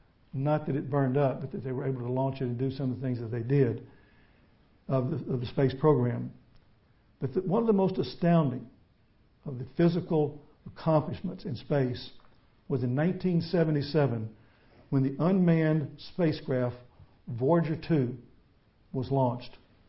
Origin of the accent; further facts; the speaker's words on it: Mississippi, United States; didn't help that I told them I was from Mississippi originally.